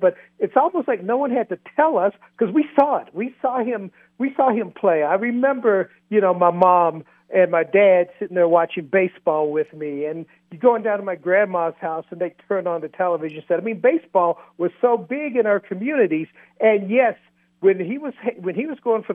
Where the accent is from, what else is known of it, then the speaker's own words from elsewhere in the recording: West Virginia, United States; and I grew up in West Virginia, not quite the Deep South. In fact, where I grew up, and especially the black kids around there, we did not identify with the South.